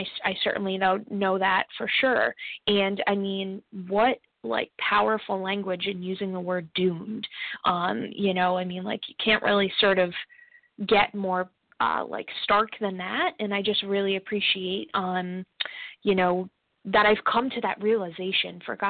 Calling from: Rhode Island, United States; I am a compulsive eater, and I'm calling from Rhode Island

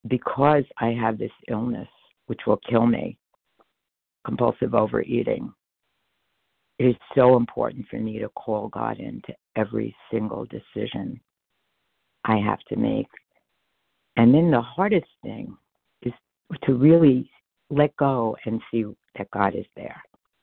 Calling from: Asheville, North Carolina, United States; Asheville, North Carolina.

